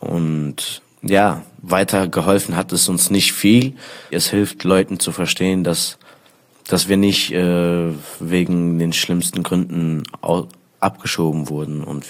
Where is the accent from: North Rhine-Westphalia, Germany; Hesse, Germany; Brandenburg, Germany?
North Rhine-Westphalia, Germany; Essen; moved away as an adult; Bin geboren in Essen und aufgewachsen dort. Bin dort zur Schule gegangen, wie man es halt kennt, 10 Jahre lang. Hab gearbeitet und bin dann nach 21 Jahren abgeschoben worden mit meinem großen Bruder zusammen.